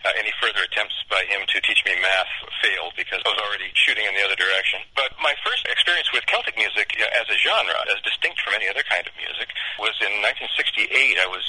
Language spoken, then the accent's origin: English; California, United States; And then I grew up in Marin County, north of San Francisco, and in the 60s.